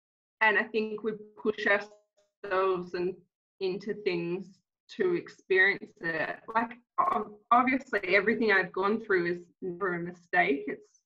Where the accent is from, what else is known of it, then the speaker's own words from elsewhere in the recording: Kalgoorlie, Western Australia, Australia; No, we moved here about 6 years ago, or 7 years this year, actually. So I am from Kalgoorlie, where I met my husband, which is like a mining town.